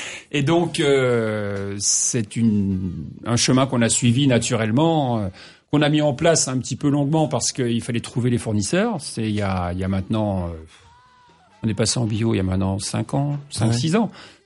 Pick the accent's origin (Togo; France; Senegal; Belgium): France; Metz, Grand Est; moved away as an adult; on avait une première affaire quand on a quitté Metz parce qu'on est lorrain d'origine. On s'est installé dans le Gard